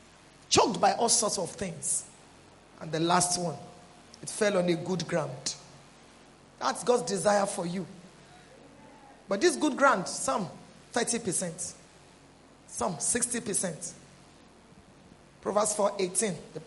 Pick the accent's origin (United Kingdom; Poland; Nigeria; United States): Nigeria; Ekiti; It's pounded yam, I want to eat, I am from Ekiti.